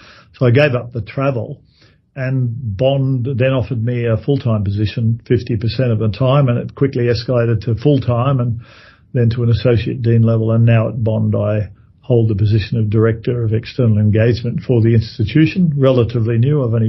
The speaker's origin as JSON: {"language": "English", "town": "Thursday Island", "region": "Queensland", "country": "Australia", "tie": "born or raised there", "also_born_or_lived": "Cairns", "said": "I was born on Thursday Island in the north of Australia. I spent some years there and then in Cairns, but came down here for schooling."}